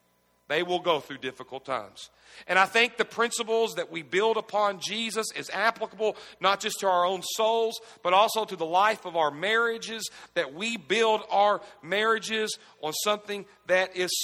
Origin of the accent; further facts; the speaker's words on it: Owensboro, Kentucky, United States; I grew up here in Owensboro. I'm a native of Owensboro